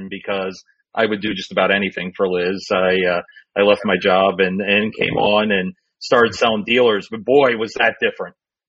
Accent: Philadelphia, Pennsylvania, United States; Even though I'm from Philly, but cheesesteaks, Eagles, you know, fly Eagles, fly the whole nine yards.

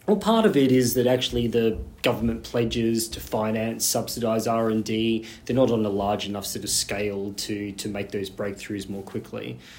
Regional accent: Australia; accent: Australian; I'm Australian, right, from my accent.

